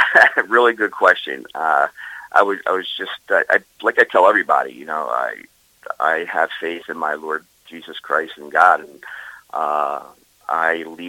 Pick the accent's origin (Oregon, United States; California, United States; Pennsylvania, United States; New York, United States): Pennsylvania, United States; Philadelphia; I'm born and raised in South Philadelphia.